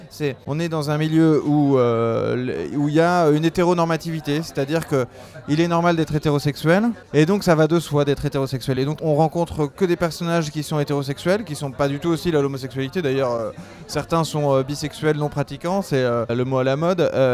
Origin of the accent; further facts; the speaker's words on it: Rennes, Brittany, France; Moi, je suis rennais d'origine, j'ai grandi à Rennes et j'ai été étudiant dans une école pas très loin de Rennes 2.